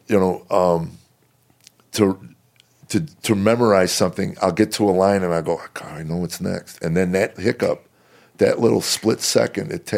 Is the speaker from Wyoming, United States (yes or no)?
no; Illinois, United States; I live in Chicago. I grew up in a small town in Illinois outside of Chicago.